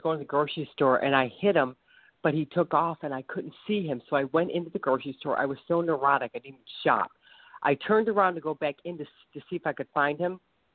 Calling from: Ohio, United States; calling from Ohio.

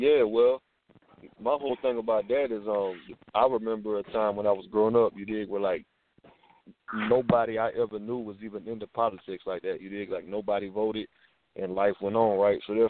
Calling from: Georgia, United States

